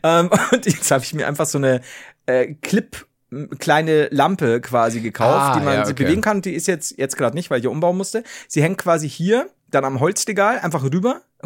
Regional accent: Bavaria, Germany; Leute, als Bayer hier also meine Warnung

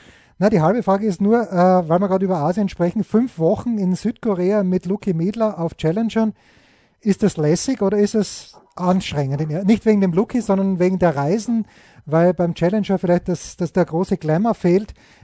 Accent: Styria, Austria; Ich bin Steirer

